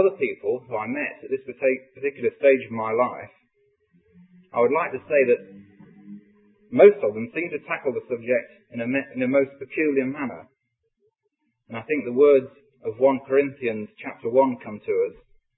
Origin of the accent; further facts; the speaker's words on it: Draycott, United Kingdom; I think, to put you in the picture, I'm from Draycott, as many of you here know.